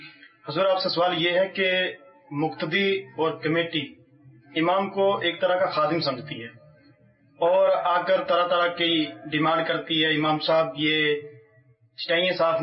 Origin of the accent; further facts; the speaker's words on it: Gujranwala, Punjab, Pakistan; اور میں گجراوالا کا رہنے والا ہوں